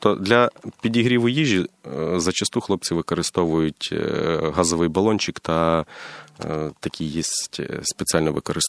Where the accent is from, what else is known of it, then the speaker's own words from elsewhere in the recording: Odesa, Odesa Oblast, Ukraine; ось ми з Одеси, зараз стоїмо на Херсонському напрямку.